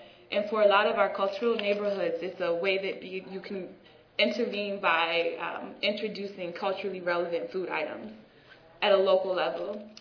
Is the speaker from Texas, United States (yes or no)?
no; Philadelphia, Pennsylvania, United States; I'm from Philadelphia, so we eat hoagies and cheesesteaks.